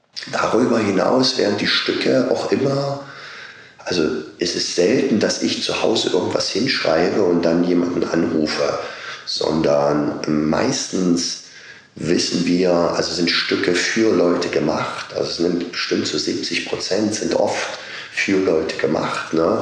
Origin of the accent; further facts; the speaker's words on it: eastern Germany, Germany; ich komme aus Ostdeutschland